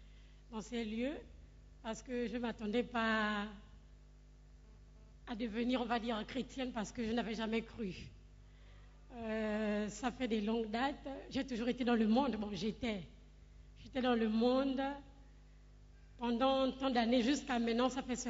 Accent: Gabon; now in Accra, Ghana; Et comme chez nous au Gabon, on a toujours dit

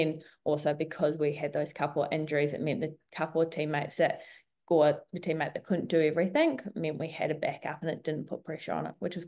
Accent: New Zealand; now in Australia; So I live in Australia, but I'm originally from New Zealand, so Kiwi, and I moved here 7 years ago.

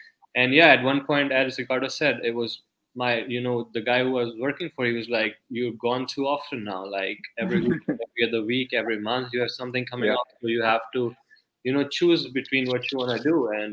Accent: Pakistan; now in United States; When I was moving from Pakistan here with family, you know, I pretty much gave up on cricket.

